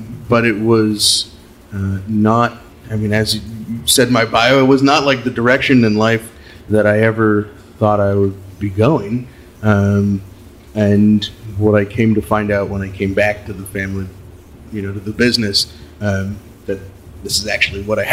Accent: Sonoma, California, United States; growing up in Sonoma in the 80s and 90s

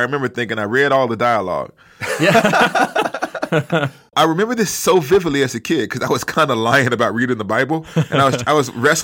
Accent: Huntsville, Alabama, United States; No, I grew up in Huntsville, Alabama. Alabama, stand up for the Alabama listeners. I grew up in an all-black neighborhood, all-black church.

